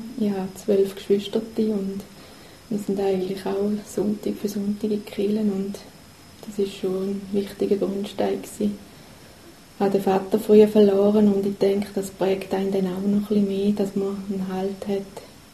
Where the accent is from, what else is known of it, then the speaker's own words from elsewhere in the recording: Wattwil, St. Gallen, Switzerland; Ich bin nicht mehr ganz so jung, ich bin schon 42. Ich komme aus dem Toggenburg von Wattwil und bin seit anderthalb Jahren jetzt hier im Kloster Lieder Christi zu Gonten.